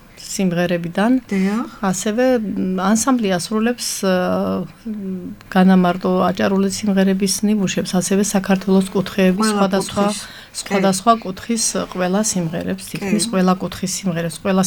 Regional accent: Adjara, Georgia; moved away; ჩემთვის ზემომთიან აჭარაში წასვლა არ მჭირდება. იქიდან წამოვედი და წამოვედი.

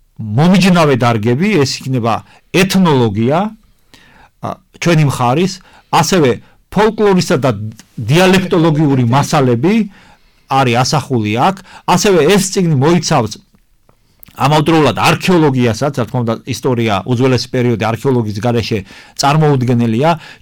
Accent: Adjara, Georgia; ჩვენი აჭარა, ჩვენი კუთხე ყოველთვის იყო მიზიდულობის ცენტრად და არენად

